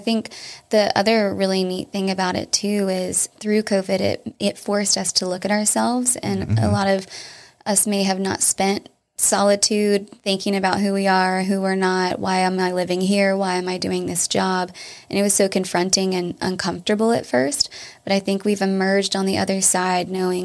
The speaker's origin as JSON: {"language": "English", "town": "Boone", "region": "North Carolina", "country": "United States", "said": "I'm from Boone."}